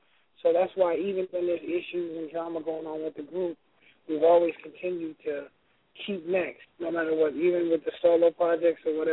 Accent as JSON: {"language": "English", "region": "Minnesota", "country": "United States", "said": "So, man, you know, I'm from the Twin Cities, so anything Jimmy and Terry touched, I was always listening to."}